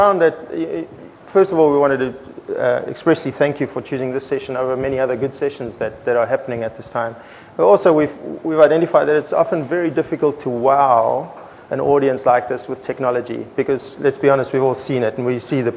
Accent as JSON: {"language": "English", "town": "Browns Bay", "region": "Auckland", "country": "New Zealand", "accent": "Browns Bay", "said": "yes, my accent is, in fact, Browns Bay."}